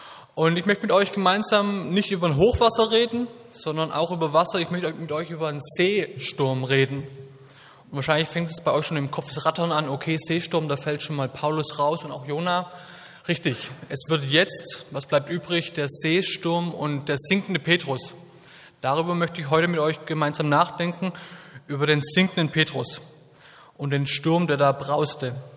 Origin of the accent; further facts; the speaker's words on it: Southern Germany, Germany; 32 Jahre alt. Ich bin verheiratet mit Miriam. Wir haben zwei kleine Kids und ich komme aus Süddeutschland, hört vielleicht noch ein bisschen.